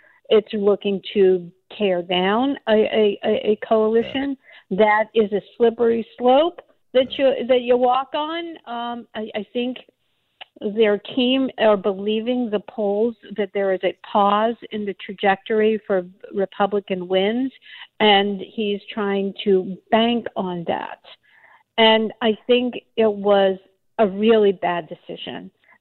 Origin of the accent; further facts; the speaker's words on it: Pennsylvania, United States; calling voters in my home state of Pennsylvania bitter and clinging to their Bible and their guns